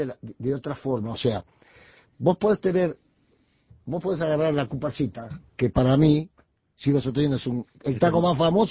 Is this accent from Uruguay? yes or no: yes; Montevideo, Uruguay; also born or lived in Mercedes; yo nací en Mercedes, a los 4 años me trajeron a Montevideo